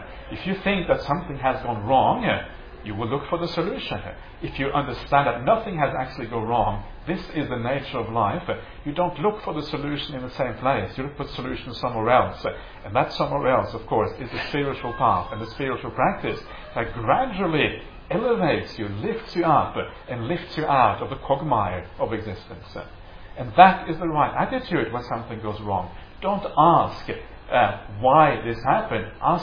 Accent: Norway; also born or lived in England / France / Germany; now in Australia; I grew up in Norway, partly. I also grew up in England, I grew up in France, I grew up in Germany, now I live in Australia.

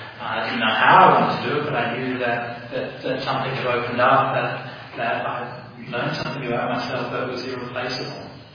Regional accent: Perth, Western Australia, Australia; I mean, Perth is my home, my hometown

